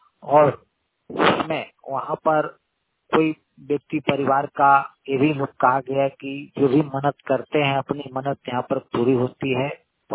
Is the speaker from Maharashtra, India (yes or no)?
no; Palamu, Jharkhand, India; भाई को नमस्कार। मैं झारखंड के पलामू से हूँ। हमारा गांव टुटपेरा पड़ता है, उसे फतेह ताली ग्राम है।